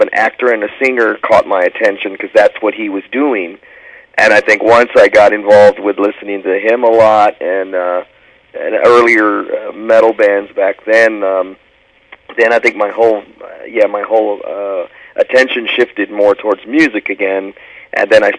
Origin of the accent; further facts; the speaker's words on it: Los Angeles, California, United States; I was raised in California. I was raised in L.A., which is where I went to high school